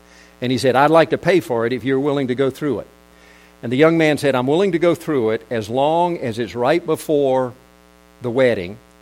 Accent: South Korea; I grew up in Korea, and there was a leprosy colony not far from where I lived.

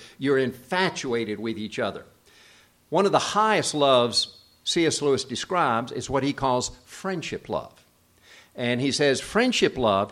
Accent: South Korea; I grew up in the Asian culture in Korea.

